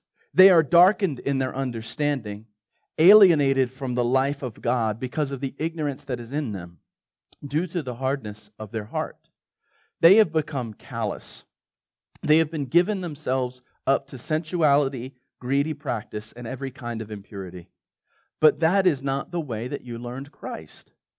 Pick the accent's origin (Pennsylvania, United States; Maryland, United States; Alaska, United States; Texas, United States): Maryland, United States; Baltimore; And I grew up in poverty in Baltimore, and so I knew what poverty looked like, felt like, and lived.